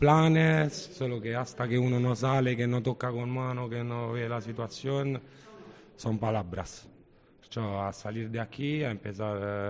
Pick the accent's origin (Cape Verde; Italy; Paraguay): Italy; Rome, Lazio; Spanish is a second language; now in Spain